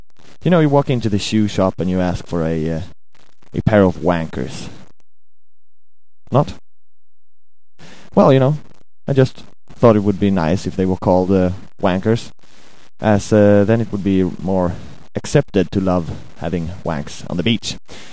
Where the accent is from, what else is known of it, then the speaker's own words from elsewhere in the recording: Sweden; accent: Swedish; English is a second language; my lovely Swedish accent doesn't make it easier for you to understand it.